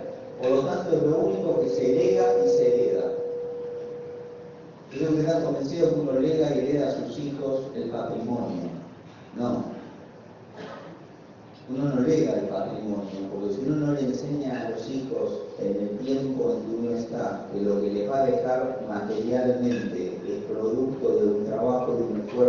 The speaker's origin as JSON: {"language": "Spanish", "country": "Argentina", "said": "siempre mira como argentinos que somos en la superficie de la coyuntura de la crisis"}